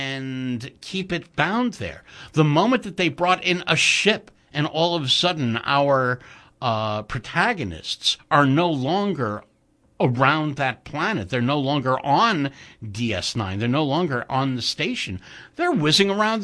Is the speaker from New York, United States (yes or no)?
yes; Jackson Heights, New York, United States; because I grew up in Jackson Heights, and so did Rhubarb.